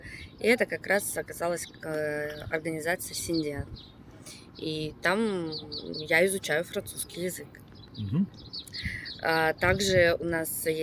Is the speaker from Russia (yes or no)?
yes; Russia; moved away as an adult; now in Marseille, France; Я уехала из России по причине войны с Украиной и несогласия с политикой моей страны.